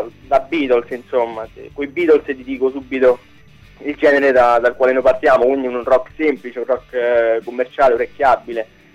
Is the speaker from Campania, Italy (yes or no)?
no; Rome, Lazio, Italy; Sì, come sapete, siamo di Roma.